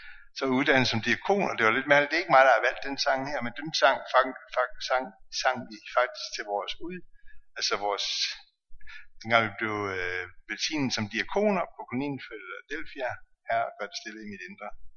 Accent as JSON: {"language": "Danish", "town": "Odense", "region": "Region of Southern Denmark", "country": "Denmark", "tie": "born or raised there", "said": "og jeg er født og opvokset i Odense, Fynsland."}